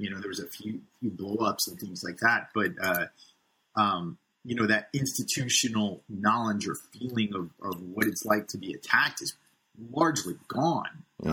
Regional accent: Connecticut, United States; You know, I'm from Fairfield County, Connecticut myself, and we lost a lot of people in the towers.

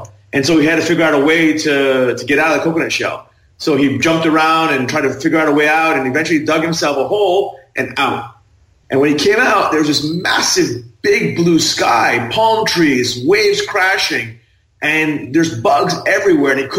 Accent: Thailand; I was raised in Thailand, and I, as a child, I lived in a very comfortable upbringing.

